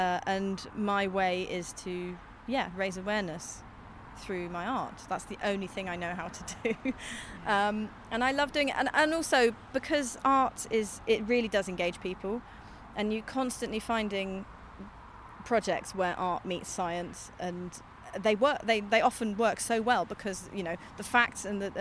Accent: South West England, United Kingdom; I grew up in Dorset, so I always had nature around me.

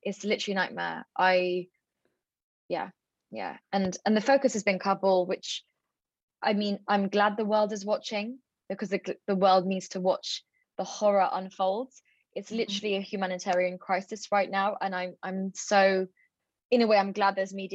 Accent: London, United Kingdom; I was born in London. I'm, you know, a Londoner.

